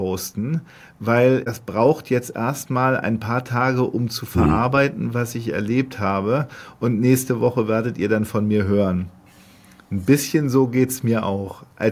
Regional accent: Hamburg, Germany; Nun bin ich Hamburger

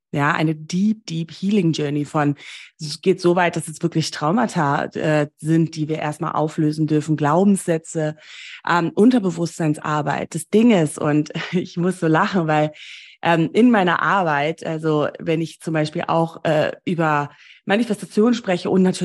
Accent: Namibia; Ich bin ja in Namibia groß geworden. Ich war dort auf einer deutschen Privatschule

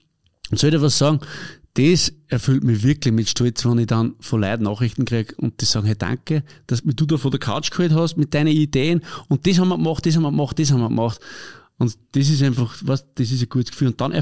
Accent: Upper Austria, Austria; wie es bei uns im Mühlviertel üblich ist

